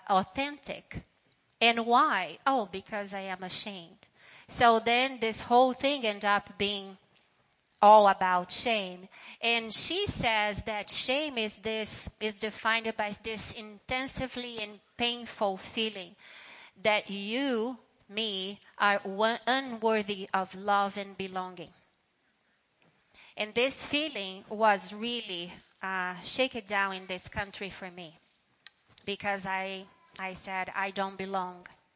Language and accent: English; São Paulo, Brazil; English is a second language; moved away as an adult; I am from Brazil, from São Paulo. And I live here now for 17 years.